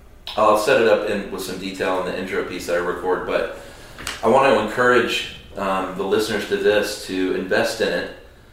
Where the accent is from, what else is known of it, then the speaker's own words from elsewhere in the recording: United States; that's sort of what you're used to as an American.